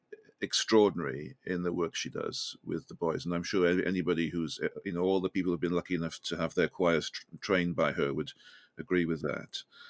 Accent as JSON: {"language": "English", "region": "Wales", "country": "United Kingdom", "said": "I'm Welsh."}